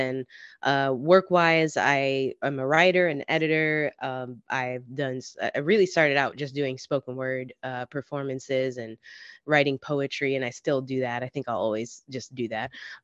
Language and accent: English; Orlando, Florida, United States; also born or lived in Philippines; I was born in the Philippines. My mom's Filipino, Puerto Rican. My dad's Jamaican, raised in Orlando, Florida, with my older sister and my parents